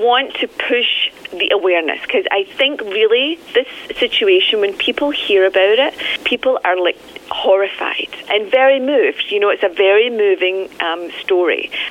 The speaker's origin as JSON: {"language": "English", "region": "Scotland", "country": "United Kingdom", "said": "Yes, I'm from Scotland."}